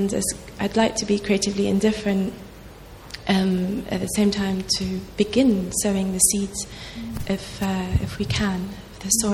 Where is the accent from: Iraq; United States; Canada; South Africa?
Iraq; I'm originally from Iraq, and some of my work is based in Iraq.